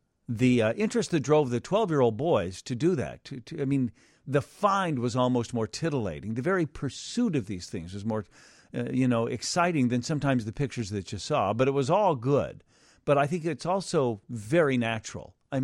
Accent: Hinsdale, Illinois, United States; I grew up in Hinsdale. I'm now 66.

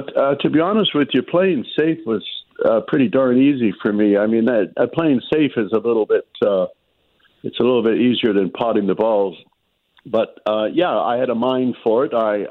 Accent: Victoria, British Columbia, Canada; born there; But of course, where I was born in Victoria, BC, I ran out of players to play, and then I went to Vancouver

